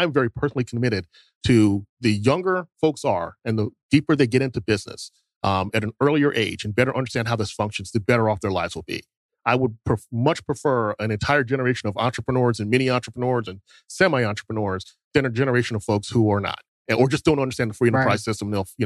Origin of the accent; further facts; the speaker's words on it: Baltimore, Maryland, United States; I had to get up to, we're originally from Baltimore, to get up to Baltimore for his funeral.